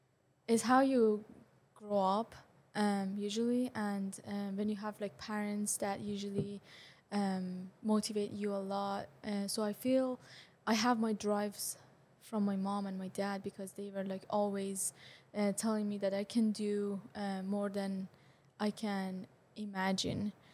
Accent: Tehran, Tehran Province, Iran; I'm from Tehran, which is the capital, and capital of Iran is like a huge, big city. It's a metropolitan. It's 12 million people during the night and 16 million during the day.

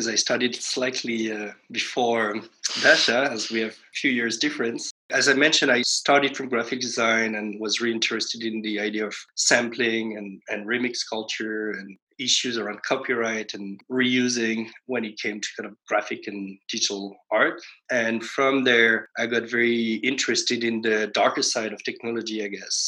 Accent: France; moved away as an adult; I'm French. I grew up in the French countryside in a small village.

